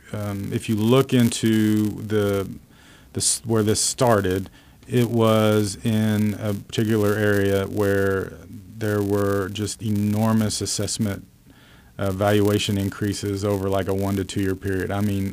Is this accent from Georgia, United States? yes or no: no; Oklahoma, United States; growing up in Oklahoma, you saw Cowboys on one station and Chiefs on the other station.